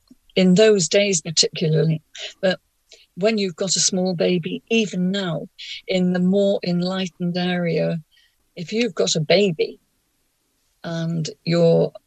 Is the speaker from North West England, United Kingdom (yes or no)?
yes; Liverpool, North West England, United Kingdom; and I was born in Sefton General. My sister was born in Sefton General, and my first home was the same as John's, Newcastle Road.